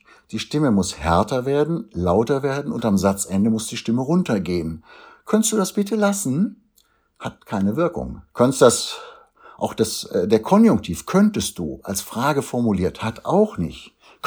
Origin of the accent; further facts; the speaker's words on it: Germany; Und wir als Deutsche haben da ein ganz großes Problem mit.